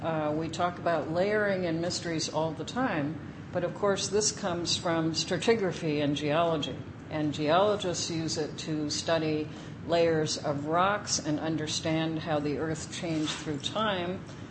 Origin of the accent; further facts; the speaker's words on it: Champaign-Urbana, Illinois, United States; it's set in my hometown of Champaign-Urbana, Illinois, in the 1920s.